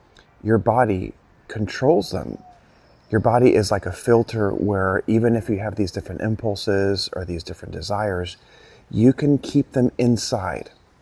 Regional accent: El Salvador; I am originally from El Salvador, and my father is celebrating his 70th birthday. So my family decided to come here for about a week

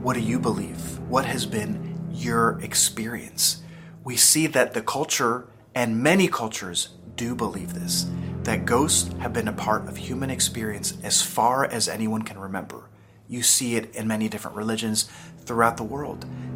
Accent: El Salvador; I'm from El Salvador, and down there

